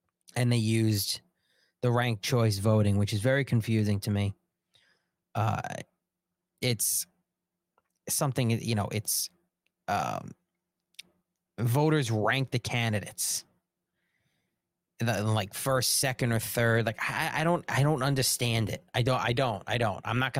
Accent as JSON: {"language": "English", "country": "United States", "said": "It's, well, I'm an American. This is my feeling. This is my values."}